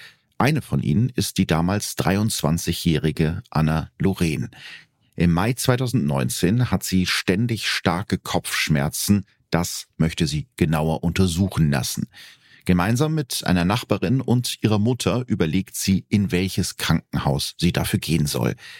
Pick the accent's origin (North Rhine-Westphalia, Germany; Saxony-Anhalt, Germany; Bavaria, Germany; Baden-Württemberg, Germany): North Rhine-Westphalia, Germany; Bielefeld; mit einem ganz besonders schlimmen Fall aus meiner Heimat. Aus Bielefeld.